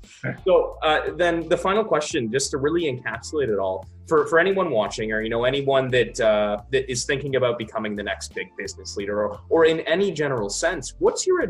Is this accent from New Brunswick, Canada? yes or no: no; Barrie, Ontario, Canada; I'm from Barrie, Ontario, and it's only 165,000 people, but I'm even seeing it here